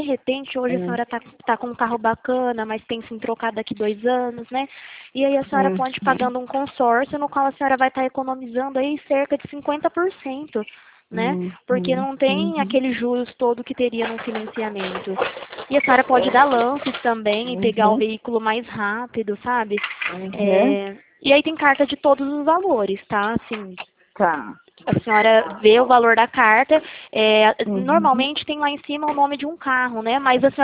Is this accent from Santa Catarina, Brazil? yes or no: no; Presidente Prudente, São Paulo, Brazil; eu sou daqui de Presidente Prudente mesmo, tá?